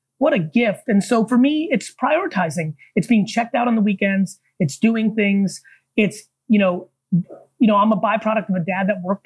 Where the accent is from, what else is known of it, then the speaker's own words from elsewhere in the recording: New Jersey, United States; I was growing up in New Jersey in the 80s. So lemonade stands, car wash, shoveling snow outside for 10 hours a day, unwatched, unsupervised.